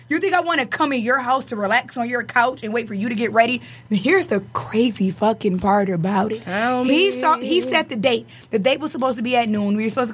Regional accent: Detroit, Michigan, United States; I'm not going to drop what I was really feeling, what I was really thinking, because we're from Detroit.

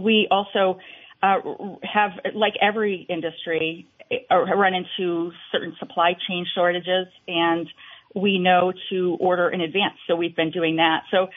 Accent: Vermont, United States; And I grew up here. I grew up in Vermont and in the 80s, and high-speed internet was not an option.

